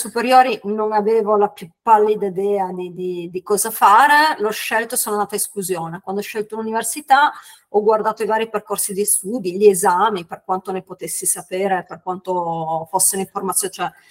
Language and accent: Italian; Piedmont, Italy; accent: Piedmontese; Io sono originaria, sono piemontese, si sentirà tantissimo dall'accento. Arrivo dalle campagne Langarola